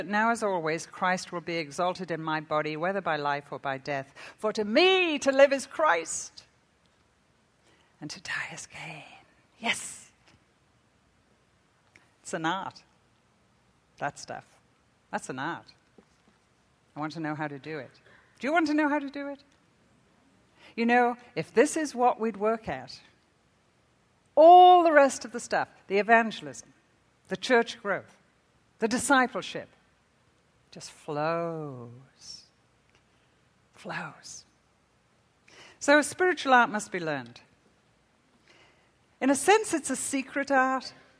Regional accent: Liverpool, North West England, United Kingdom; born there; I was born in Liverpool, England.

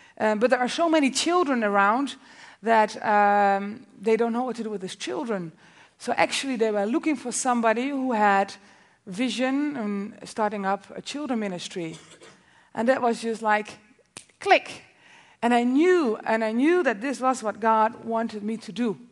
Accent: Netherlands; It's 4 times bigger than Holland. I'm from Holland. I always like to measure it with Holland.

